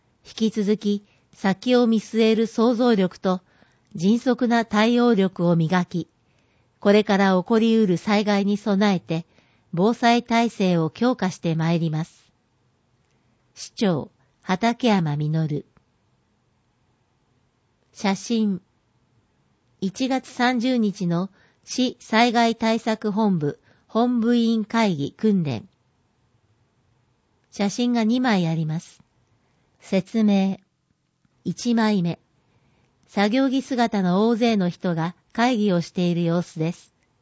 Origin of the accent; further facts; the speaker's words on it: Rikuzentakata, Iwate, Japan; 震災直後、私は生まれ故郷の岩手県陸前高田市に向かい